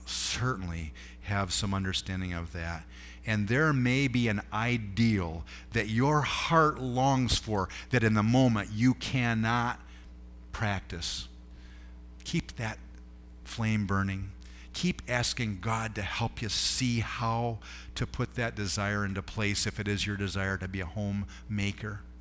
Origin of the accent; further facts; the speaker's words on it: Homer, New York, United States; I grew up in Homer, New York.